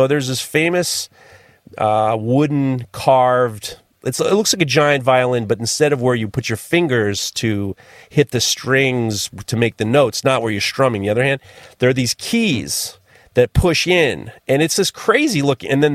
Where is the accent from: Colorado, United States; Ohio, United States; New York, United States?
New York, United States; And we said, "Yes, yeah, we're from New York."